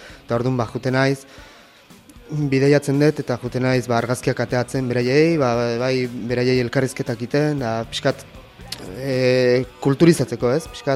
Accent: Bayonne, Nouvelle-Aquitaine, France; Jaio nintzen iparraldean, baian itsasondoan, han egon nintzen 14 urtez

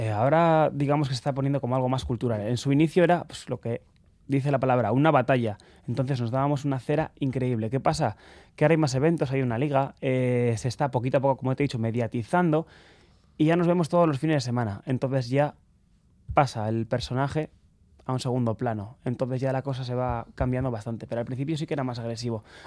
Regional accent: Barakaldo, Basque Country, Spain; Soy de Baracaldo.

